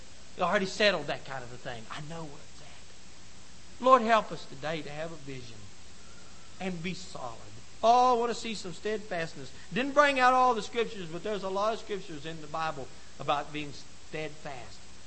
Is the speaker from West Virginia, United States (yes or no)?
yes; Webster Springs, West Virginia, United States; I'd be in my hometown of Webster Springs